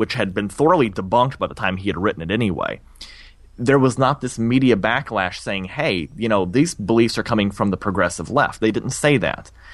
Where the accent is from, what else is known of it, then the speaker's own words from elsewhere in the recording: Illinois, United States; So I grew up in Illinois originally